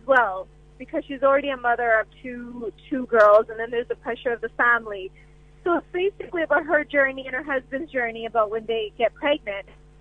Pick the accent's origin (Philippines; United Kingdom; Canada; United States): Canada; our Punjabi culture. If I can go through it, and I'm from Canada